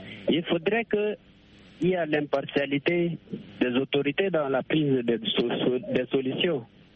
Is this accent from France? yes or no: no; Chad; telle que chez nous au Tchad maintenant